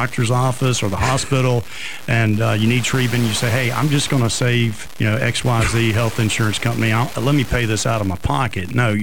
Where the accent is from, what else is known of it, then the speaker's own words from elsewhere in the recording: Mobile, Alabama, United States; I grew up here in Mobile.